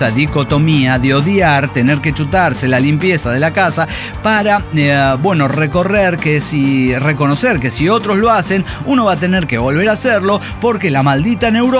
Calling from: Xalapa, Veracruz, Mexico; de Jalapa, México.

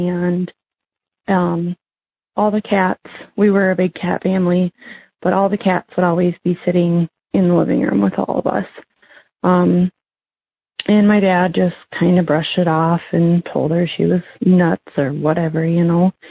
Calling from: Minnesota, United States; I'm from Minnesota.

